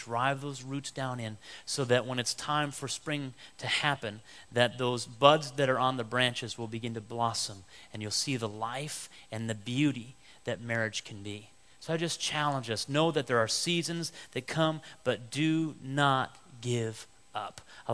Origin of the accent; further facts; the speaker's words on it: Pennsylvania, United States; and I was from Western Pennsylvania, and we met in Oklahoma at Bible school the first week there